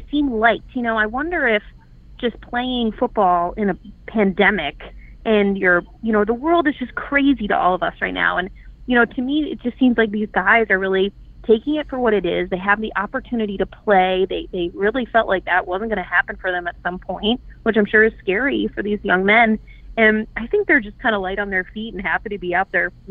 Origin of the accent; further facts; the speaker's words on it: Minnesota, United States; I am from Minnesota. I live near my parents